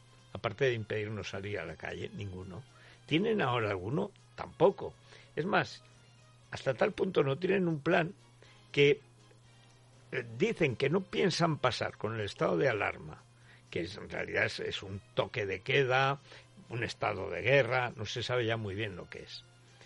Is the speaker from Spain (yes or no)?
yes; Aragon, Spain; pues se planta en Teruel, en mi pueblo.